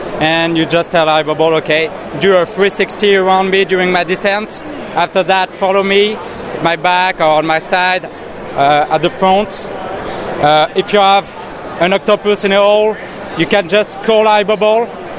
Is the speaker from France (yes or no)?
yes; France; English is a second language; We are from France.